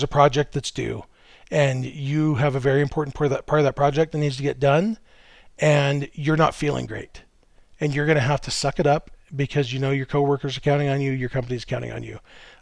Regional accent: United States; I grew up white in America.

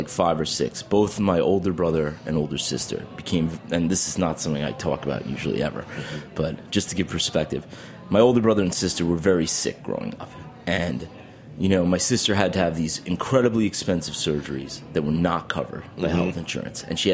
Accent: Albertson, New York, United States; I grew up in Long Island, New York.

